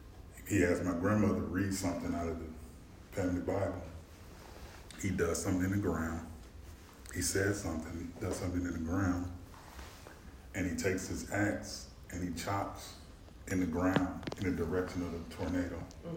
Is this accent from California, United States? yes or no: no; Arkansas, United States; I am from Arkansas.